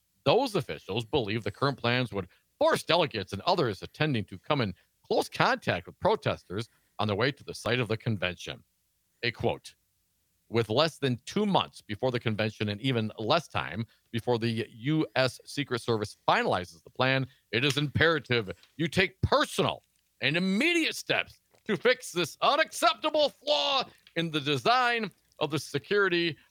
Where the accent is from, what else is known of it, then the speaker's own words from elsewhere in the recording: Milwaukee, Wisconsin, United States; Hell, that's my hometown, baby.